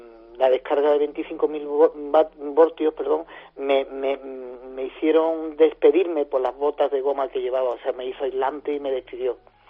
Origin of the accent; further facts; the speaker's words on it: Linares, Spain; Bueno, yo soy de Linares, nacido en Linares, y la verdad es que es una ciudad grande